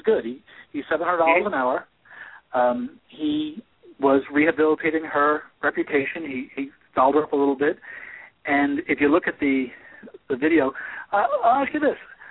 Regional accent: New York, United States; I'm from New York and know some of the Wild Bill stories

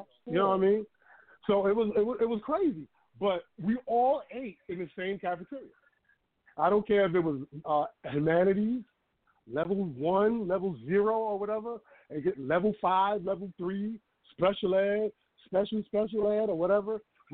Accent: Mount Vernon, United States; I grew up in Mount Vernon. So when I went to Mount Vernon High School

